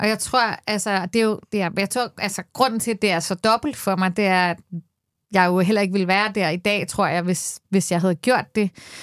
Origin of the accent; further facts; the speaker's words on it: Copenhagen, Capital Region of Denmark, Denmark; Jeg har hele mit liv boet på Nørrebro, her i Danmark, i København.